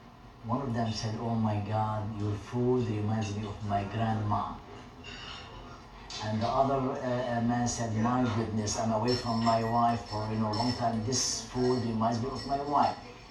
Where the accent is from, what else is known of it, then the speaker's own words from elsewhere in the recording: Syria; English is a second language; moved away as an adult; now in United States; I'm originally from Syria.